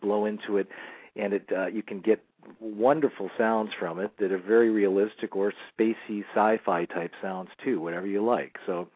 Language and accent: English; Geneva, New York, United States; born there; Okay, well, I was born in Geneva, New York, which is the Finger Lakes region, known for the wine, which is a nice thing for the area right now.